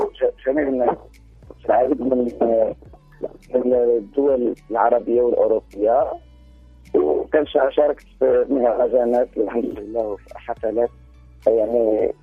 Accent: Morocco; الحمد لله اليوم نبقى برا احنا عندنا في المغرب أن الاحترازات

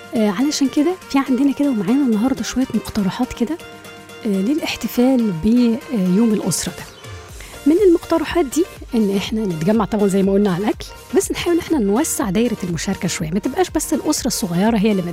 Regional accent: Egypt; لأنه حضراتكم عارفين إن إحنا مازال عندنا في مصر أسر فقيرة بتبقى محتاجة يعني سقف لبيتها

